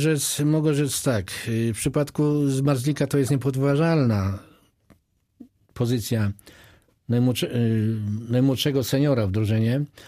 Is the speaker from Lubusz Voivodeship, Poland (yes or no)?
yes; Zielona Góra, Lubusz Voivodeship, Poland; jestem zielonogórzaninem z krwi i kości, też pracowałem w Lesznie i też pracowałem w Gorzowie.